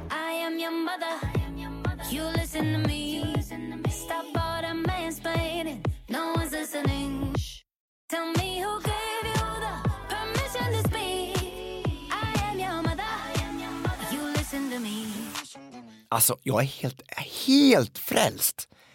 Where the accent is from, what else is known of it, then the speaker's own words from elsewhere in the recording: Hallsberg, Örebro County, Sweden; Ja, hemma i Hallsberg.